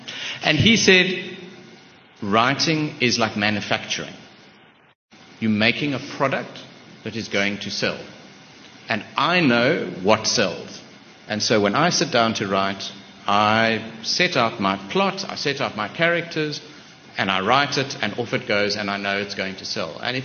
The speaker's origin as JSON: {"language": "English", "country": "South Africa", "said": "I think as South Africans, we think, as South African writers, take Dion Meyer, for example."}